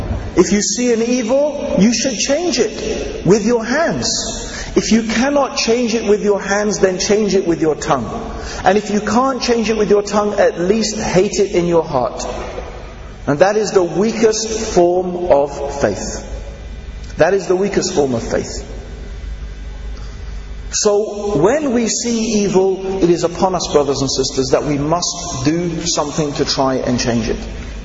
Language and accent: English; England, United Kingdom; I'm from England.